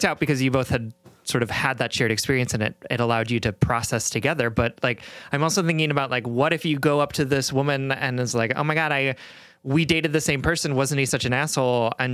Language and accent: English; Midwest, United States; like, to be clear, like I'm a Midwesterner.